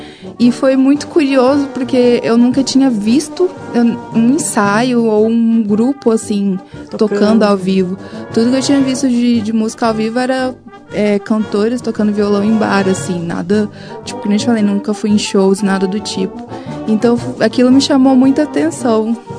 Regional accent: Goiânia, Goiás, Brazil; also born or lived in Brasília; eu nasci em Brasília, a minha mãe estava morando lá na época, daí eu fui pequena para Goiânia

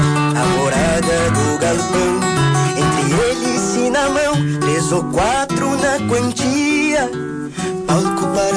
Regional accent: Urubici, Santa Catarina, Brazil; now in Florianópolis, Brazil; eu sou de Urubici, na Serra Catarinense, fui morar em Florianópolis.

